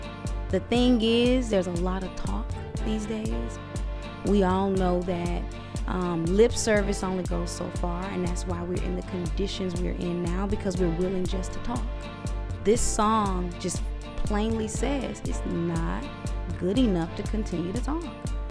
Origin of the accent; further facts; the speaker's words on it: Memphis, Tennessee, United States; I'm from Memphis, Tennessee.